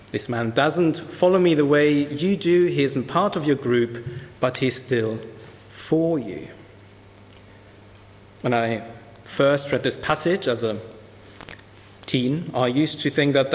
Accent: Cyprus; when I was growing up in Cyprus

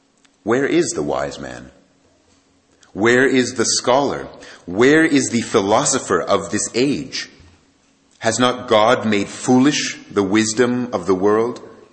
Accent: United States; I'm from the States

